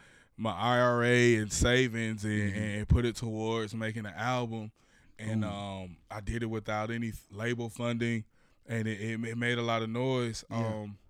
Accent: Atlanta, Georgia, United States; I am an artist from South Atlanta, Clayton County to be exact.

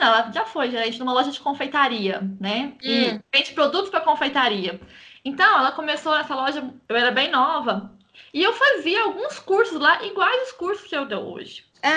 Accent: Uberlândia, Minas Gerais, Brazil; eu sou de Uberlândia.

